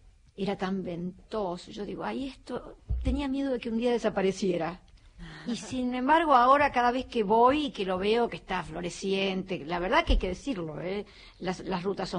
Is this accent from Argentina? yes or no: yes; San Luis, Argentina; Puntana, sí, yo soy de San Luis. En ese momento estaba viviendo en Mendoza, donde estudiaba periodismo, pero yo soy de San Luis. Me crié en San Luis, tengo familia en San